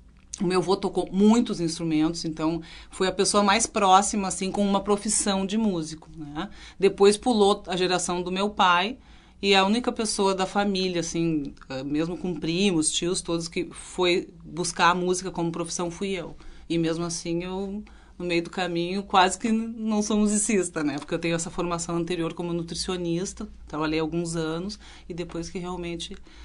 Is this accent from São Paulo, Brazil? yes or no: no; Montenegro, Rio Grande do Sul, Brazil; Eu sou de Montenegro e lá atualmente né, tem a Fundarte.